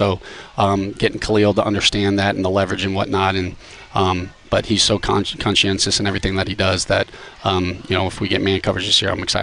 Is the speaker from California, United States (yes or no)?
no; Florida, United States; Yeah, I'm from South Florida. Yeah, yeah, like, yeah. Look, my high school graduation was in the arena that they kind of play in.